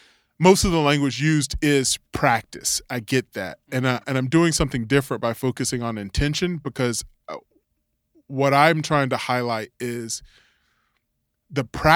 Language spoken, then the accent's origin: English; the South, United States; I grew up in the South and we eat fish as a child.